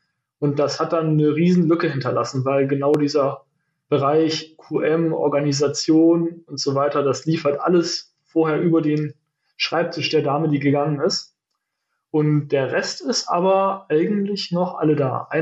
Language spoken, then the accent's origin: German; Kassel, Hesse, Germany; Das ist auch mein erster Podcast. Ich komme aus Kassel, beziehungsweise vom Vorort von Kassel.